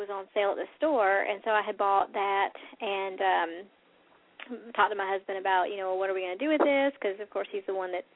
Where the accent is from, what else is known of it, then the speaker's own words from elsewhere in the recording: North Carolina, United States; moved away; We're both from the South. We're both originally from North Carolina, but we've been in South Carolina since 2011